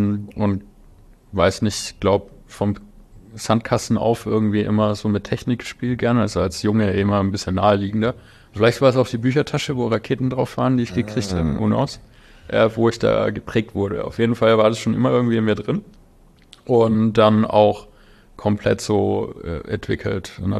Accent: Bavaria, Germany; born there; ich bin gebürtiger Unterfranke

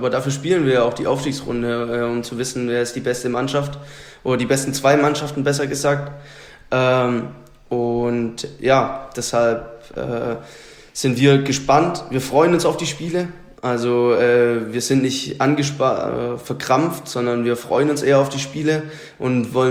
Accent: Liechtenstein, Baden-Württemberg, Germany; now in Berlin, Germany; Ich komme aus Liechtenstein, das ist ein Ort weiter zu Pfullingen.

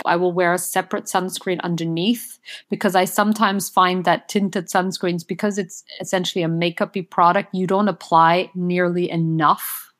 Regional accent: Austria; you know, I'm from Austria, and in Austria, it's still like a big seller.

